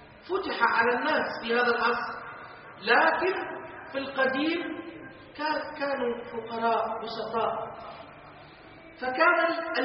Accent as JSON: {"language": "Arabic", "country": "Egypt", "said": "عندنا في مصر"}